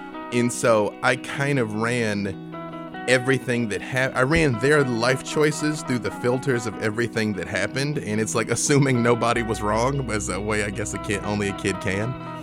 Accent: Little Rock, Arkansas, United States; To go back to the beginning, I'm from Little Rock, Arkansas.

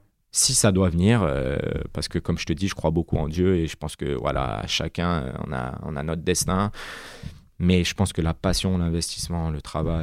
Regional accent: Clermont-Ferrand, Auvergne-Rhône-Alpes, France; Moi, je suis issu de Clermont.

